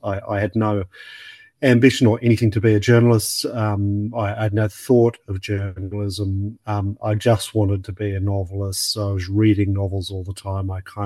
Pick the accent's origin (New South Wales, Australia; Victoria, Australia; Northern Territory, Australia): New South Wales, Australia; Sydney; I grew up on the North Shore of Sydney